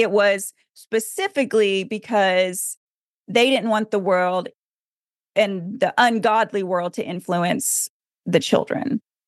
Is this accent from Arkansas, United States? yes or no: yes; Arkansas, United States; also born or lived in Portland; I was born in Portland, and then my family moved back to the South and moved to Arkansas. And so that's where I spent my entire childhood.